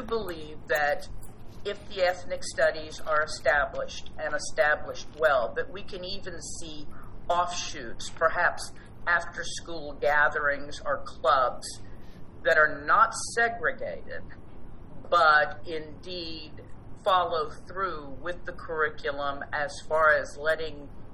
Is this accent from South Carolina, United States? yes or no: no; Texas, United States; by the omission of truth in my education as I grew up in Texas.